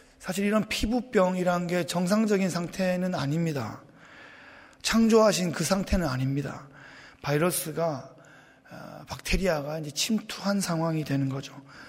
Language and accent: Korean; Daegu, South Korea; 제가 어릴 때 대구에서 살았는데 대구 전체 인구가 뭐 200만이다, 뭐 300만이다 그럴 때였는데